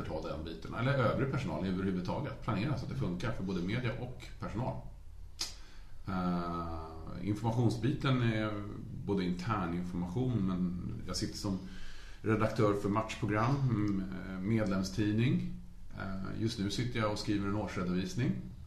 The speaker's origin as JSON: {"language": "Swedish", "town": "Stockholm", "region": "Stockholm County", "country": "Sweden", "said": "Ja, jag är stockholmare, norrortskille, djurgårdare sedan barnsben."}